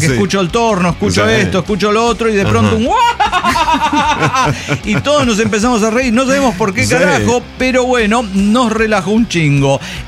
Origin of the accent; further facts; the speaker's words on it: Mexico; de Catepec de Morelos, México.